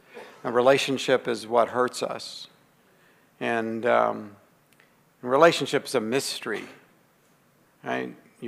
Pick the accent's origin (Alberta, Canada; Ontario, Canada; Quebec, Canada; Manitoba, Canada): Alberta, Canada; Grand Prairie; born there; I was born in Grand Prairie, Alberta